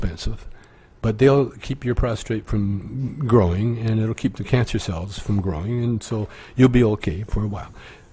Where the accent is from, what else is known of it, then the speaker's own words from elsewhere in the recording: Calgary, Alberta, Canada; Yeah, I grew up in Calgary.